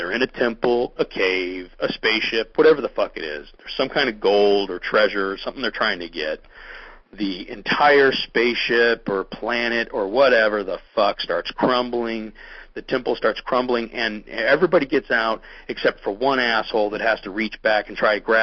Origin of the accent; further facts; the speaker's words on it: Berkeley, California, United States; born there; My parents were, from Berkeley area. I was born in Berkeley.